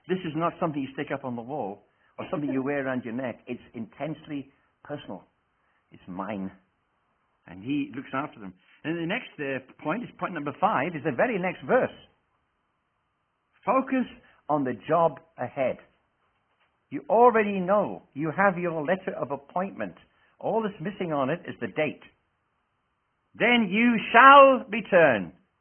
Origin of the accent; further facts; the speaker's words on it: Wales, United Kingdom; also born or lived in Scotland / England / Rhodesia / South Africa; I was born in Scotland, reared in Wales, reared up then in England, then went down to Rhodesia, went to South Africa, came back here, went back to South Africa, came back here, kind of mixed up.